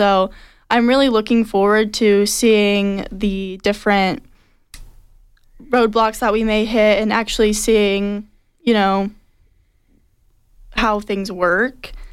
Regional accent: California, United States; So I knew I didn't want to stray too far from home since I'm from California.

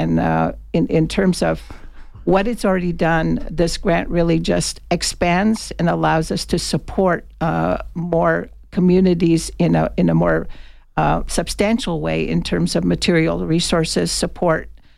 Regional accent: Arizona, United States; first language Hopi; English is a second language; Even though Hopi was my first language, I realized at the ALDI that I couldn't speak it anymore, mm-hmm. and I also couldn't think in it.

